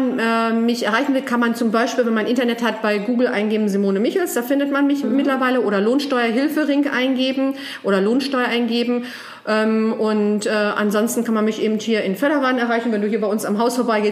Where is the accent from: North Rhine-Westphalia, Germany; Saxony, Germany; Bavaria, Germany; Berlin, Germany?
North Rhine-Westphalia, Germany; Herten-Westerholt; ich komme aus dem Lebensort Herten-Westerholt.